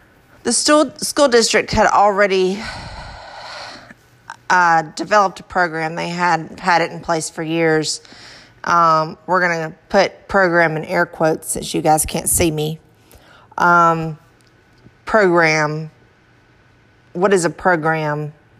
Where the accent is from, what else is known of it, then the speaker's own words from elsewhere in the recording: the South, United States; accent: southern; Bear with my southern accent.